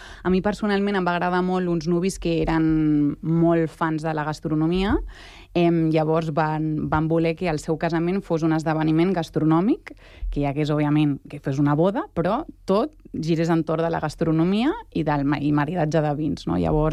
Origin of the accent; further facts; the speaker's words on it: Sant Cugat, Catalonia, Spain; Jo personalment sóc de Sant Cugat